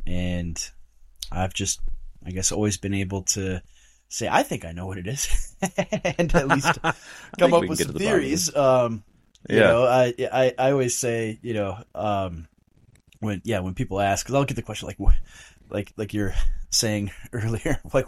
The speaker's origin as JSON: {"language": "English", "region": "Minnesota", "country": "United States", "tie": "born or raised there", "said": "I'm a pastor in rural southern Minnesota. I'm pastoring a small evangelical church in my hometown of about 9,000 people. Very, very small town."}